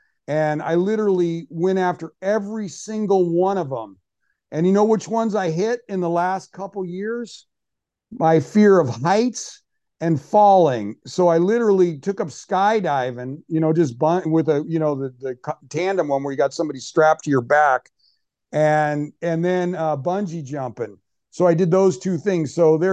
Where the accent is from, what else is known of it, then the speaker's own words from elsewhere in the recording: California, United States; And I come from California.